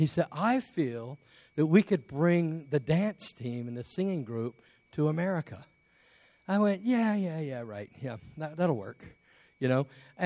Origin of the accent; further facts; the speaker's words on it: England, United Kingdom; born there; because I was born in England.